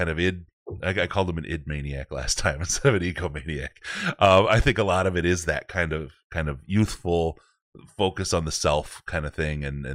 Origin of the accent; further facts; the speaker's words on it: Detroit, Michigan, United States; I grew up in Detroit, so maybe that's where it's at, right?